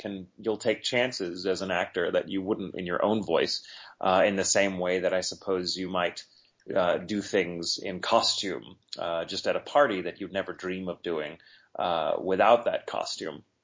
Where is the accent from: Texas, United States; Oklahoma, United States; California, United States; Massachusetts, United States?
Texas, United States; born and raised in Texas, but not that you'd know it from my accent, because I didn't really, the stutter, I didn't have a chance to develop the Texas accent because I learned to speak from a British lady.